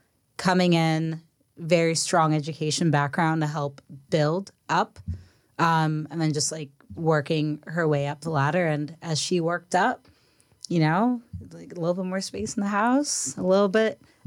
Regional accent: Oakland, California, United States; So I grew up in the Bay Area

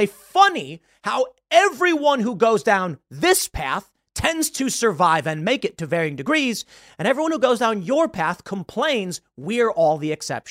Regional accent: Chicago, Illinois, United States; Maybe it's because I grew up in South Side of Chicago.

